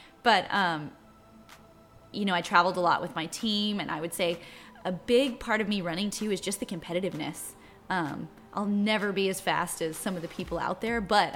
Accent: Castroville, California, United States; Okay, small town girl. I grew up in Castroville. This is the house that I grew up in.

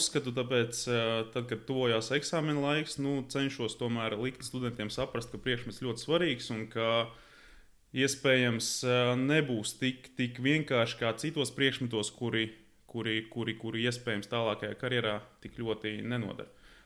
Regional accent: Valmiera, Valmiera Municipality, Latvia; Pats esmu no Valmieras, no Valmieras puses, no Zilākalna, un mums Valmierā ir viens no labākajiem, manuprāt, spēka trīscīņas klubiem.

